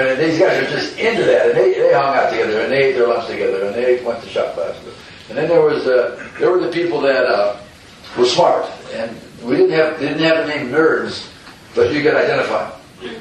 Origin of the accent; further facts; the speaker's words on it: Independence, Ohio, United States; I was born outside in Cleveland, raised in a suburb called Independence.